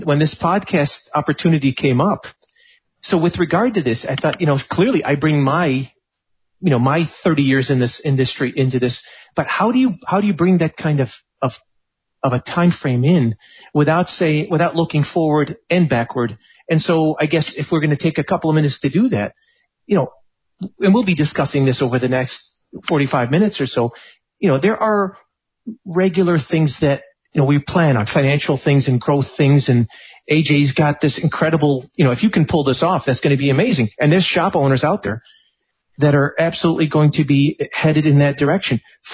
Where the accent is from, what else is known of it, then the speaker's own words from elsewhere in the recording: United States; my entire way of looking at myself as an American